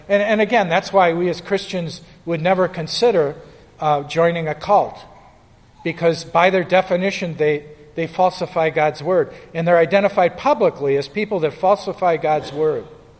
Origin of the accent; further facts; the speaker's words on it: Milwaukee, Wisconsin, United States; You know, I'm from Milwaukee. And when I grew up, the water fountains were called bubblers.